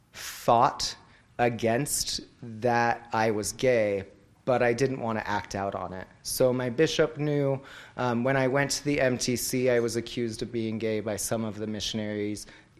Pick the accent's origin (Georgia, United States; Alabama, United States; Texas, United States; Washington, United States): Washington, United States; Seattle; I was born and raised in the Seattle, Washington area, and I am 35 years old.